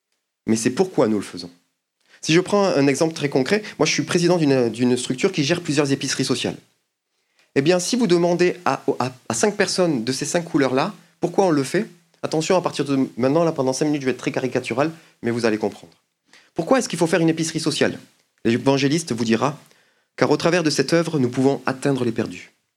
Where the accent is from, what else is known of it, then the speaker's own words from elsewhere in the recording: Occitanie, France; Moi, je viens de la région de Toulouse.